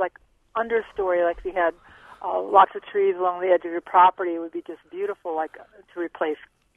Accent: Janesville, Wisconsin, United States; now in Rhinelander, United States; when I grew up in Janesville, I used to find it in the woodlands there, too, and now I'm north of Rhinelander, and I see it here.

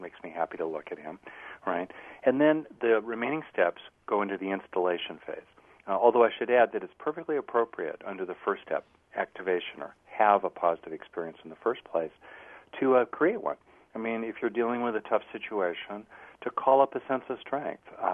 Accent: California, United States; You know, I'm from California, basically, mo better.

